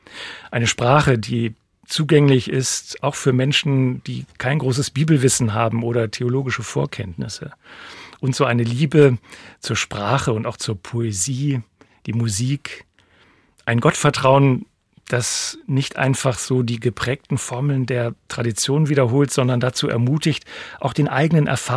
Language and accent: German; Springe, Lower Saxony, Germany; Ich stamme aus Springe in Niedersachsen.